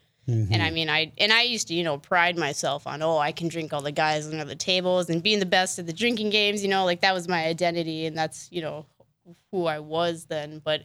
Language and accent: English; Bismarck, North Dakota, United States; Well, I grew up here in Bismarck. My family is from pretty much Michigan, so I'm the only true North Dakotan in the family.